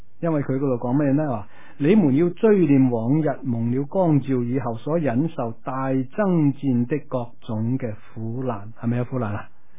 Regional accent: Guangdong, China; 我哋广东人咁讲啦

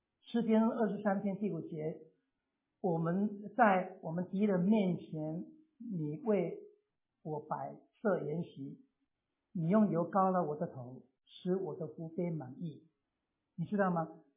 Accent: Taiwan; 像说我们从台湾来的已经是看不见很多了。

